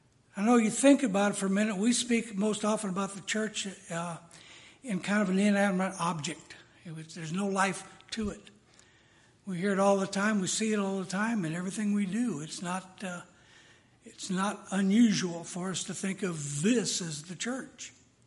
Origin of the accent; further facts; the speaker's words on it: St. Louis, Missouri, United States; I was raised around the St. Louis area, and there were hundreds of cathedrals in a lot of towns, especially St. Louis being originally a Catholic town, the gateway to the West.